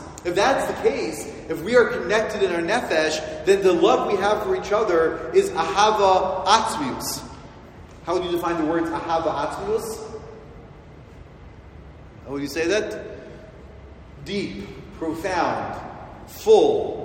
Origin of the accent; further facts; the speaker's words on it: Beit Shemesh, Jerusalem District, Israel; I'm a psychiatrist from Beit Shemesh.